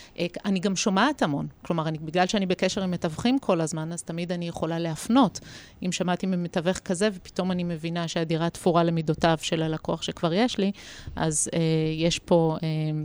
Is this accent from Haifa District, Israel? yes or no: yes; Haifa, Haifa District, Israel; למשל אני חיפאית